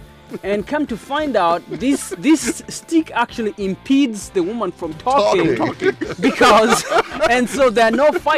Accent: Kampala, Central Region, Uganda; when I was growing up in Kampala, there used to be these doctors on the street.

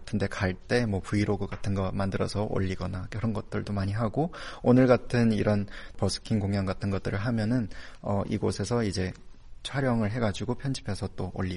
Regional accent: North Korea; 제가 탈북민이다 보니까

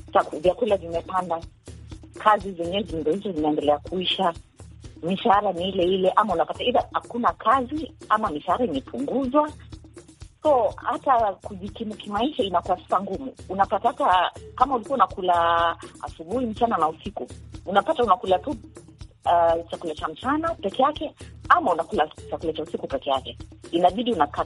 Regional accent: Kenya; kama Mkenya mimi nalia

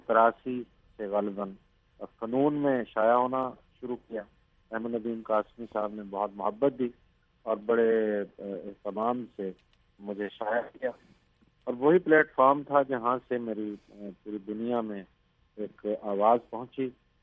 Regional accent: Mailsi, Punjab, Pakistan; मेरा बुनियादी तौर पर मेलसी से है, ये ज़िला विहाड़ी है पंजाब का, وہاں میری پیدائش ہوئی 1961 میں.

